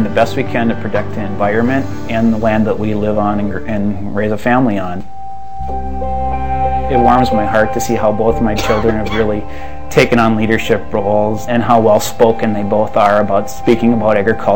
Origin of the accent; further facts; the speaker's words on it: United States; That's one of the things I take pride in every day is being an American dairy farmer